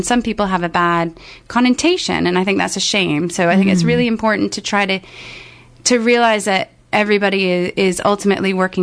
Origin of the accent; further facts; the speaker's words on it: United States; moved away; Know what the existing situation is like in the States. Growing up, As